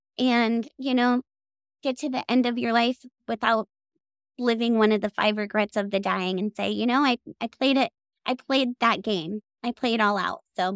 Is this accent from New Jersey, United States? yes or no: no; Columbus, Ohio, United States; we're both from the Columbus, well, near Columbus area.